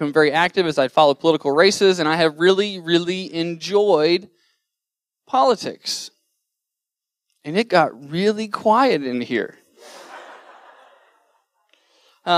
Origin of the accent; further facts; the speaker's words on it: Front Royal, Virginia, United States; But I did grow up in small town America. I'm from Front Royal, Virginia, which is about an hour outside of D.C., all the way down 66.